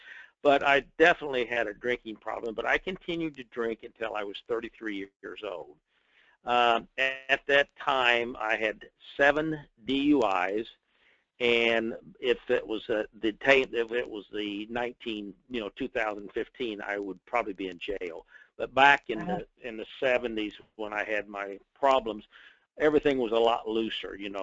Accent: Illinois, United States; Okay, I was born in Southern Illinois in 1943. And raised typical Southern Illinois fashion

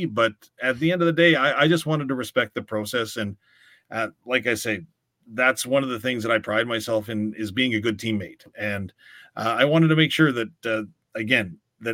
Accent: Weyburn, Saskatchewan, Canada; It's funny because growing up in Weyburn, right? So we're in a small town, small community.

